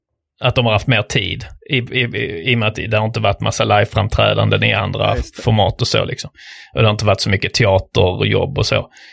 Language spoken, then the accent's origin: Swedish; Sweden; Ja, jag är hälsosamt stolt svensk.